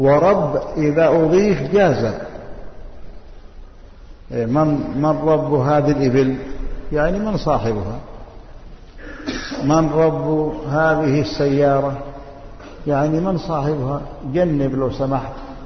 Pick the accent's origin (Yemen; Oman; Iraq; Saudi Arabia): Yemen; كذلك عندنا في اليمن ساعة كاملة. جئنا إلى مدينة الحديدة قبل 34 سنة تقريبا